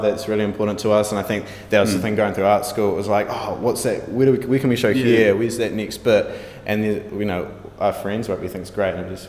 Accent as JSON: {"language": "English", "town": "Invercargill", "region": "Southland", "country": "New Zealand", "said": "I guess for me, I came here from Invercargill to study fine arts."}